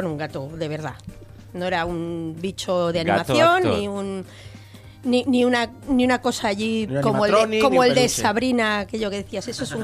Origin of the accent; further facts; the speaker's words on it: Catalonia, Spain; Soy catalana.